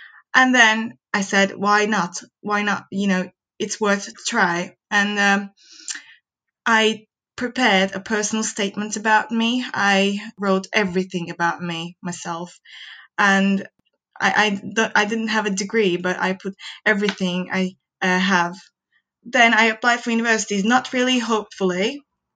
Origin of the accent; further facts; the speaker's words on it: Turkey; English is a second language; moved away as an adult; now in Newcastle, United Kingdom; I'm from Turkey, and this is my story. I moved to Newcastle in February 2020.